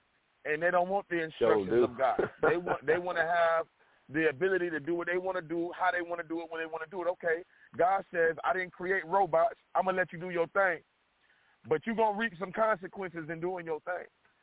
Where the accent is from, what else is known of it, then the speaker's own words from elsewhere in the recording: Florida, United States; also born or lived in California; I'm from Florida, so I done did the best cocaine you can think of. I done did the most ecstasy. Come on, I done did it. I done lived in California, smoked some of the best of weed you could ever smoke.